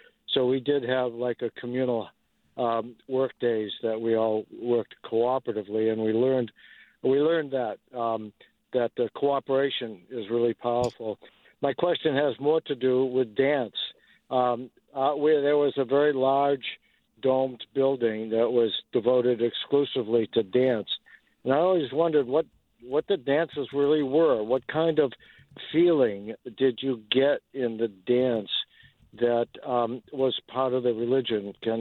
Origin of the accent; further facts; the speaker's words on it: Rockland, United States; Actually, I'm from Rockland. I just happened to be driving through Whiting.